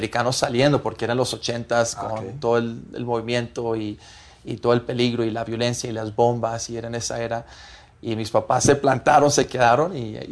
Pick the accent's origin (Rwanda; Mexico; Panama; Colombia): Colombia; born or raised there; Spanish is a second language; also born or lived in Des Moines, Iowa, United States